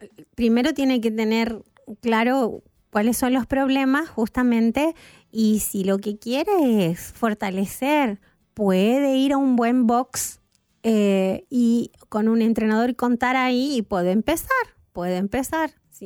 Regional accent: Entre Ríos, Argentina; born there; De mi provincia, nací en Entre Ríos yo también.

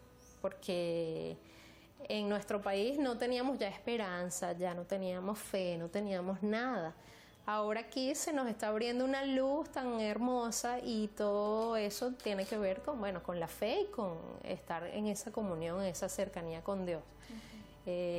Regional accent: Venezuela; now in Brazil; nosotros salimos de Venezuela prácticamente con una mano adelante y otra atrás, no teníamos nada. Y ahora aquí en Brasil

